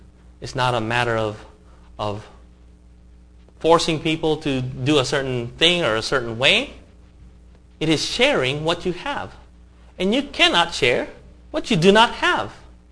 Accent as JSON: {"language": "English", "country": "United States", "said": "because, you know, they liked me because I came from the States, you know, and I spoke English without a Filipino accent, so they thought that was very cool."}